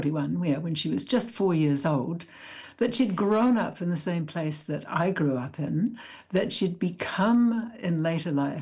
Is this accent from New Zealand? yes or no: yes; Taranaki, New Zealand; I'm a poet. I'm from Taranaki.